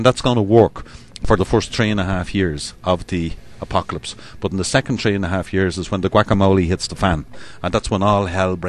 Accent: Ireland; I'm Irish. I like me a few pints of Guinness and me little drop of Irish whiskey.

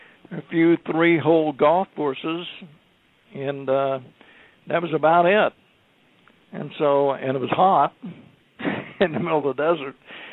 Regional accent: Muskogee, Oklahoma, United States; we're both from Muskogee, Oklahoma.

